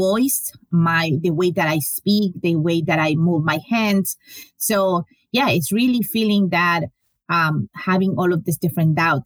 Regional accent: Choluteca, Honduras; now in United States; So I was born in Choluteca, Honduras. We don't really hear much of the Central American immigration, but I came with my family to the U.S. in 1996, and I was 20 years old.

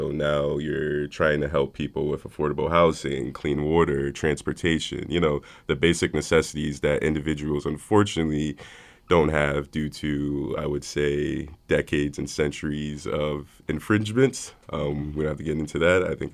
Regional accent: New Haven, Connecticut, United States; As a child growing up in New Haven, we were bordering Hamden, Connecticut

